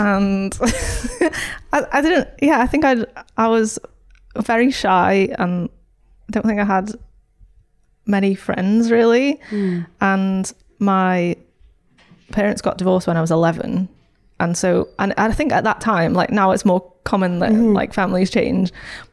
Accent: St Helens, North West England, United Kingdom; I grew up in St. Helens.

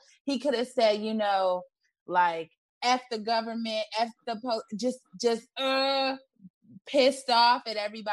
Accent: Chicago, Illinois, United States; I'm from Chicago. So this reminds me of when I was growing up and I was a teenager and stuff

